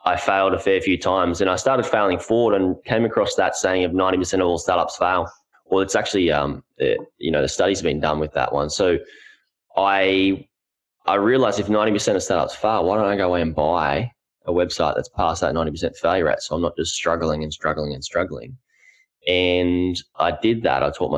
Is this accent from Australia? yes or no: yes; Gold Coast, Queensland, Australia; So about myself is I'm from the Gold Coast, Australia.